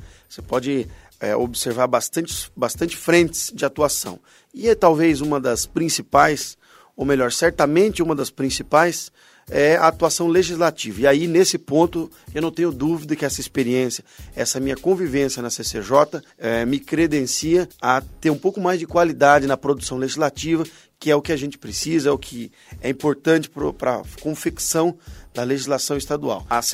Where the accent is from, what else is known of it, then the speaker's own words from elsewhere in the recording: Paranavaí, Paraná, Brazil; also born or lived in Antonina; voltei para Paranavaí, a minha terra natal, para poder disputar a eleição e deu tudo certo